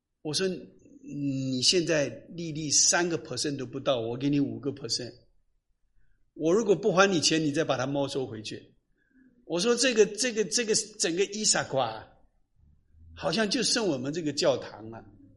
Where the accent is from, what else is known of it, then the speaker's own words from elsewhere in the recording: China; 哎，他真不知道我们中国人很厉害，